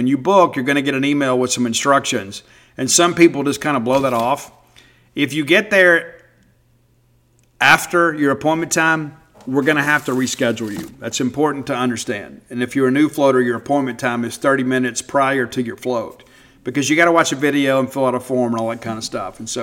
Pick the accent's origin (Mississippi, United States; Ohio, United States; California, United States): Mississippi, United States; Friend of mine restarted the AA meeting in my hometown, and so I'm going down there to support that meeting, and we'll have a speaker meeting on Monday. So if you're in recovery and you're in the Pine Belt and neck of the woods